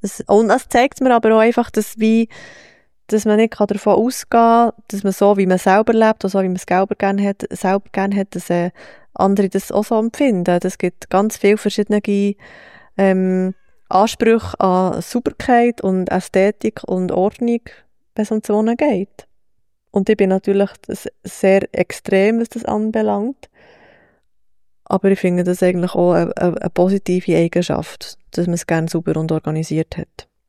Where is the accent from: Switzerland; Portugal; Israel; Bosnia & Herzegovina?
Switzerland; Thun, Bern; Also ich wohne, oder ich bin in der Hochburg von Freikirchen aufgewachsen